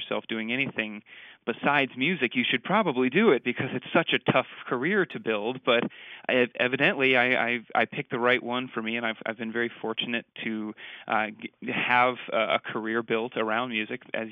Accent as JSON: {"language": "English", "town": "St. Louis", "region": "Missouri", "country": "United States", "tie": "born or raised there", "said": "I remember some early piano teachers growing up in St. Louis who really inspired me"}